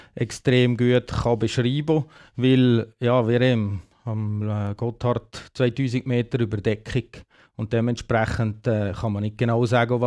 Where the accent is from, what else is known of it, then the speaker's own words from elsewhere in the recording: Valais, Switzerland; Also das Wallis ist meine Heimat, sind meine Wurzeln. Ich bin stolz, ein Walliser zu sein.